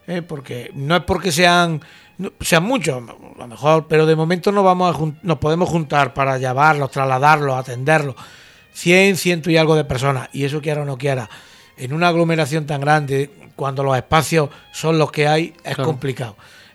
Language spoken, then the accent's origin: Spanish; Andújar, Andalusia, Spain; Hay que reconocer que indudablemente, pues todos somos de Andújar